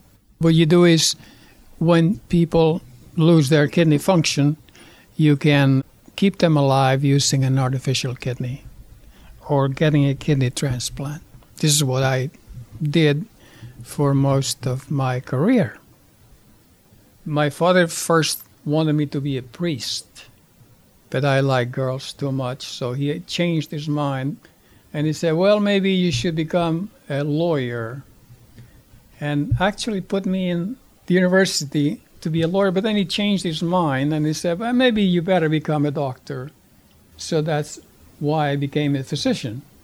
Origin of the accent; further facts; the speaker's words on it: Spain; moved away; I'm from Spain. I've been here since 1967, so it's 42 years, I guess. I moved from Spain on the 12th of October, 1967, Columbus Day.